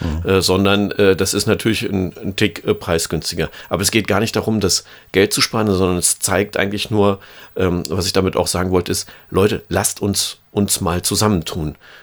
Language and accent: German; Brandenburg, Germany; ich bin in der Nähe von Berlin aufgewachsen